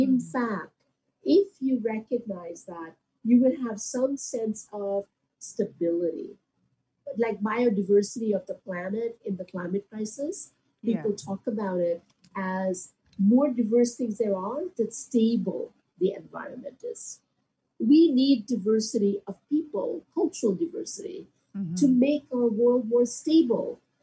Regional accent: Ahmedabad, Gujarat, India; now in New York, United States; without giving up my sense of being Indian or from the small city of Ahmedabad, and at the same time own my New Yorkerness too, right?

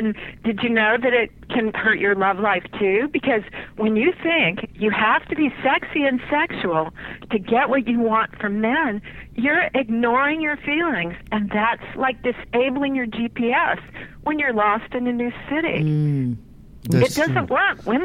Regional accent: Louisiana, United States; now in California, United States; I'm from Louisiana originally. I'm a Southern woman.

